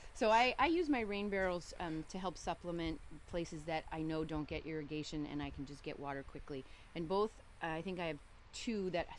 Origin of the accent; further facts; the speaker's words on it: Colorado, United States; And so where I grew up in Colorado, that would have happened actually a little bit earlier